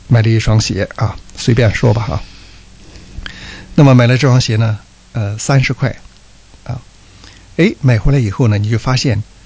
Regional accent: China; now in Australia; 我想我们特别作为中国人来说哈，可能有一个深有体会的一种文化传统

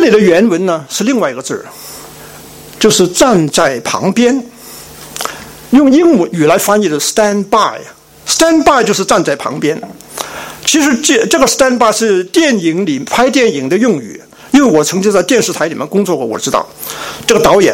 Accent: Hong Kong; 我在香港是在一个小教会长大的。

